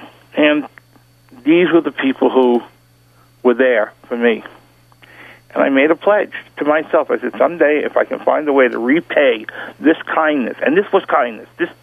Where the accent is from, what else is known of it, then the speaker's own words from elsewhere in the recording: Brooklyn, New York, United States; On the other hand, I was brought up in Brooklyn. I'm a street kid, so I was, anyway.